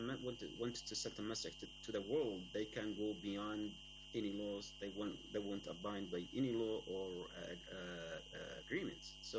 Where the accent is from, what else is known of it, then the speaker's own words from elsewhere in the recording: Yemen; English is a second language; moved away as an adult; I am from Yemen, where I was, as you know, like, I lived for around 18 years. I grew up in was raised in a very conservative family. I finished my high school in Yemen.